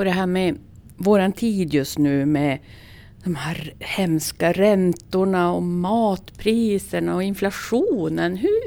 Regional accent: Luleå, Norrbotten County, Sweden; Jag har ju bott i andra länder i flera år och varit i över 40 olika länder. Så känner jag så här, men Luleå, min hemstad.

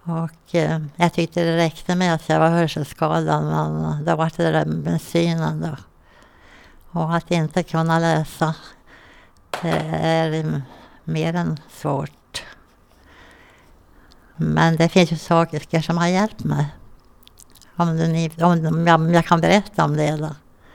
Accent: Gällivare, Norrbotten County, Sweden; born there; och jag är född i Gällivare.

